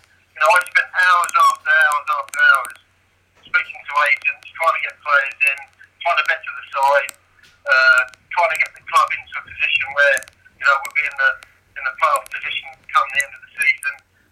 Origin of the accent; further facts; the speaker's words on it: Bedford, East of England, United Kingdom; Although I lived away in the week, in Hereford, I came home to my hometown, Bedford.